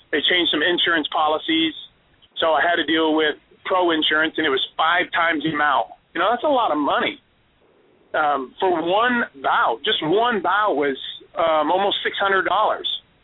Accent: Iowa, United States; I'm from Iowa, you know.

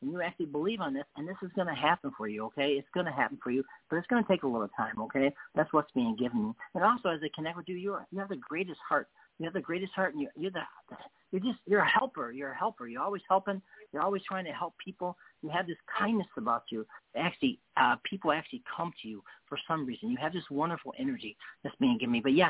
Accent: England, United Kingdom; I said, listen, I'm English.

